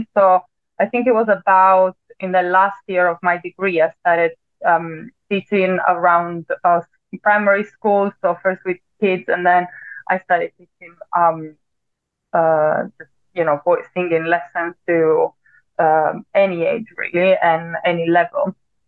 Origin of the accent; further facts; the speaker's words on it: Italy; English is a second language; now in London, United Kingdom; And obviously, I'm from Italy, so at the time I was in Italy with my family.